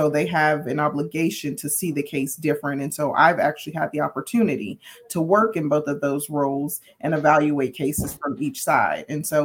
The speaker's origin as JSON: {"language": "English", "town": "Arlington", "region": "Texas", "country": "United States", "tie": "born or raised there", "also_born_or_lived": "Oklahoma", "said": "I'm a native of Oklahoma, but I grew up right here in Tarrant County in Arlington, Texas."}